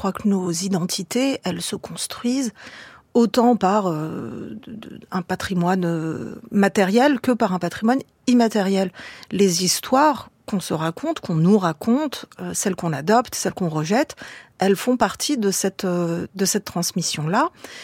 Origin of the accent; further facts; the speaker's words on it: France; born there; Mes parents sont arrivés tous les deux en France au début des années 70. Et donc, moi, je suis née en France et j'ai entendu parler dans mon enfance d'un pays où je n'ai jamais vécu.